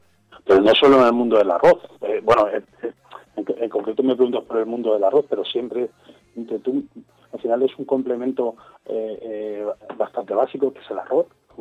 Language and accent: Spanish; Elche, Valencian Community, Spain; Pues hombre, soy de Elche, tengo que defender el arroz con costra.